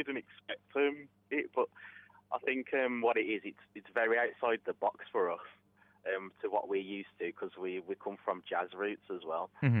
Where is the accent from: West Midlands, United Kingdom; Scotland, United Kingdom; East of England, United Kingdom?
West Midlands, United Kingdom; Wolverhampton; But the weird thing is we're from like all over the country. So I'm from Wolverhampton.